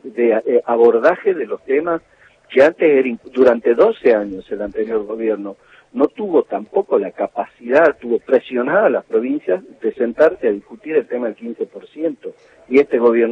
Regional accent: Argentina

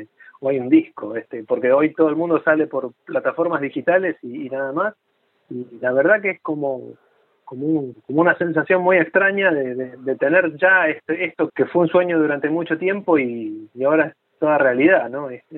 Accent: Buenos Aires, Argentina; born there; yo nací en Buenos Aires, pero tuve una vida bastante variopinta, porque yo nací en el barrio de Villa Crespo, un barrio donde hay inmigración de todas partes del mundo, en las mismas cuadras, un barrio de la colectividad judía, hay muchos japoneses en ese barrio.

